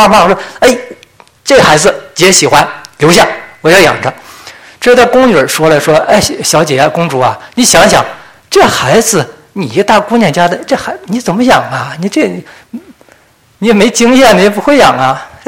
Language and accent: Chinese; Inner Mongolia, China; 那时候呢，我生在农村的一个地方，内蒙农村，我们那个地方没有吃的